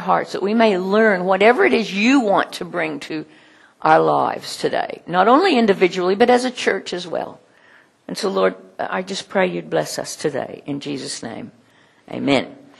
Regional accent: United States; You know that I grew up in the United States in the 50s.

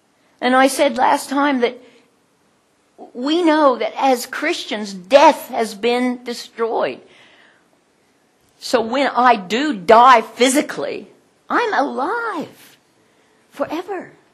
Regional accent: United States; I mean, when I grew up in America, 1946 I was born

